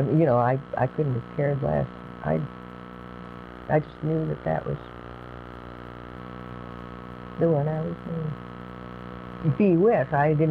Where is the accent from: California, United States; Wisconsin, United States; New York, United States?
Wisconsin, United States; he had come from Wisconsin and I was from Wisconsin, that I was some girl chasing him